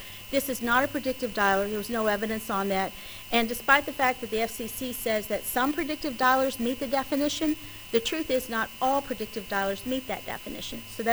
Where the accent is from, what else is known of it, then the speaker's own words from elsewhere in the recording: Texas, United States; accent: West Texas; and I may be butchering that with my West Texas accent.